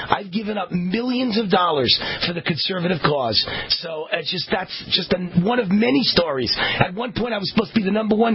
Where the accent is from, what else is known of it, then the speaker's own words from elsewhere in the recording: New York, United States; Listen, I grew up immersed in New York politics.